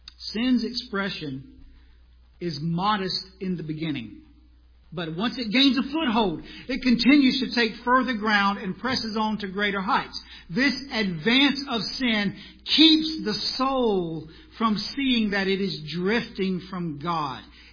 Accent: South Carolina, United States; I just went to South Carolina, my hometown, a few weeks ago, and took a picture of the church that I was saved in.

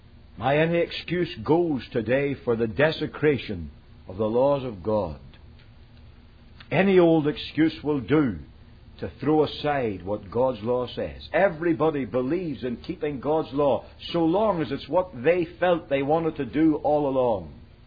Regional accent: Northern Ireland, United Kingdom; When he heard I was from Northern Ireland, he asked for an insight into what was happening there.

